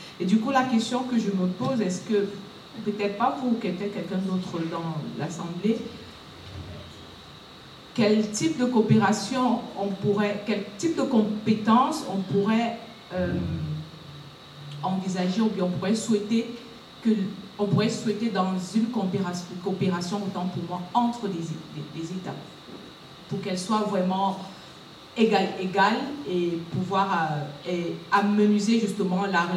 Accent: Cameroon; je viens du Cameroun, doctorante à l'Institut des Relations internationales du Cameroun.

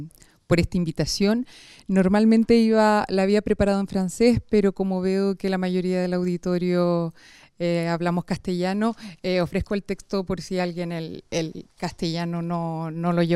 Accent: Chile; las dos somos chilenas

